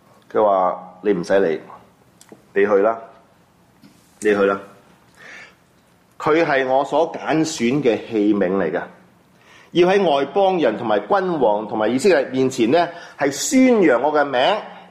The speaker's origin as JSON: {"language": "Cantonese", "town": "Taishan", "region": "Guangdong", "country": "China", "said": "我係台山人"}